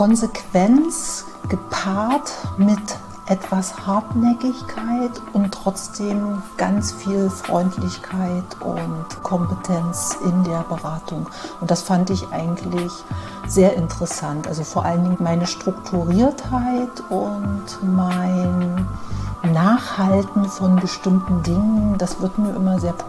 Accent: Köthen, Saxony-Anhalt, Germany; born there; Mein Geburtsort ist Köthen, das ist in Sachsen-Anhalt.

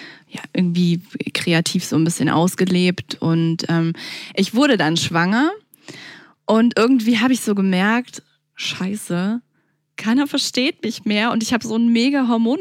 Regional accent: Munich, Bavaria, Germany; weil ich bin auch aus München, ich bin hier aber nie rausgekommen, muss ich ehrlich gestehen. Also nie besonders weit gekommen eigentlich.

